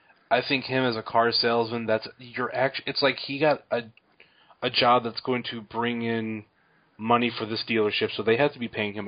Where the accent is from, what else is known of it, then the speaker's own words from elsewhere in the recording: Ritztown, Ohio, United States; Actually the town that it's in, Randolph, Ohio, is actually one town over from where I grew up in Ritztown, Ohio.